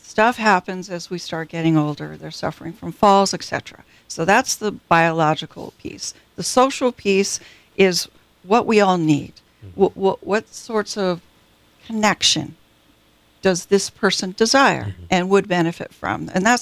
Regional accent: California, United States; because I'm from the Bay Area originally, I still have former clients.

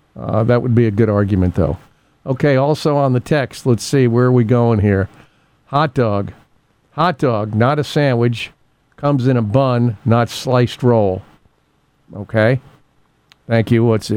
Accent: New York, United States; born there; And because I was born in New York, not Kentucky.

